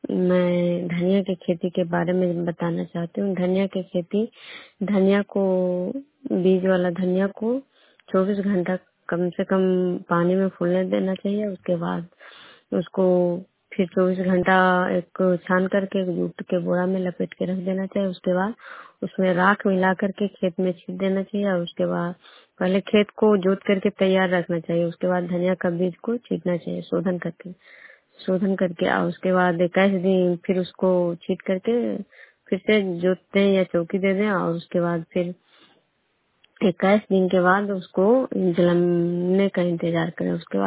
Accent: Vishnupur, Bihar, India; मैं विष्णुपुर ग्राम खजरा पंचायत नालंदा जिला नवनसा प्रखंड के निवासी हूँ।

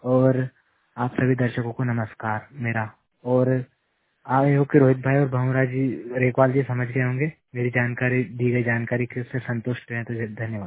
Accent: Sujanpur, Madhya Pradesh, India; और मैं मध्य प्रदेश के सुजानपुर क्षेत्र का रहने वाला हूँ

